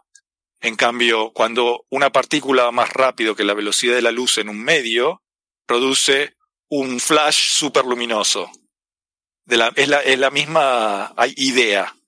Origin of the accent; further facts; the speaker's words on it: Argentina; accent: Argentine; tienen que perdonar mi acento argentino, como han notado.